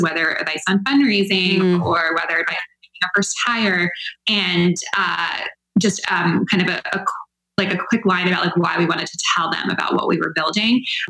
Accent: Midwest, United States; now in New York, United States; I'm from the Midwest too.

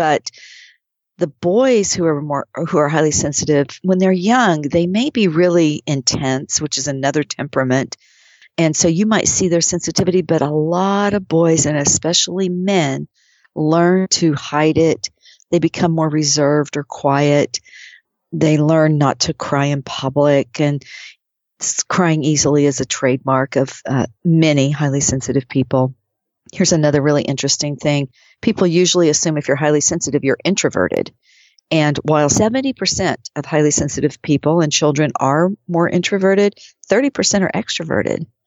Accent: Oklahoma, United States; And I grew up in Oklahoma where there was a commercial with a Native American man

